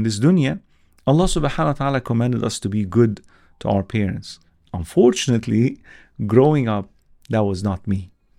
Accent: Alexandria, Alexandria Governorate, Egypt; English is a second language; I was born in Egypt, Alexandria City, and growing up

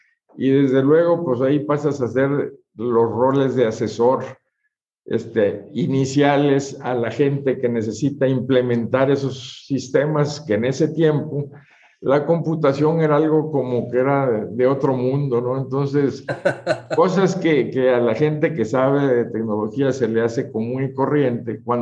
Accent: Guayaquil, Guayas, Ecuador; also born or lived in Monterrey; Yo soy nativo de Guayaquil, Ecuador.

